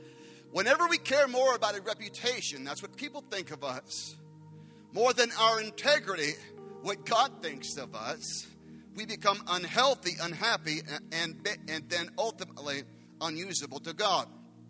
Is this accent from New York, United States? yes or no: no; Phoenix, Arizona, United States; I grew up in Phoenix my whole life.